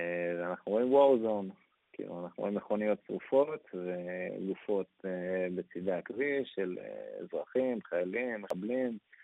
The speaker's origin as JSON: {"language": "Hebrew", "town": "Ramat Gan", "region": "Tel Aviv District", "country": "Israel", "said": "אז אנחנו מרמת גן, אבל נסענו אליהם במודיעין."}